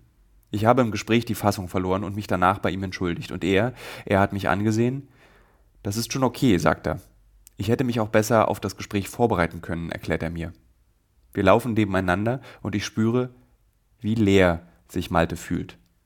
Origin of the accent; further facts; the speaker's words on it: Berlin, Germany; wie ich sage, als Berliner